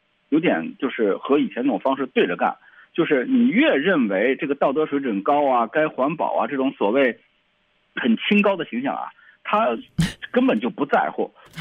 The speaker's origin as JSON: {"language": "Chinese", "country": "China", "tie": "born or raised there", "said": "我小的时候在中国大陆喝那个北冰洋汽水的时候"}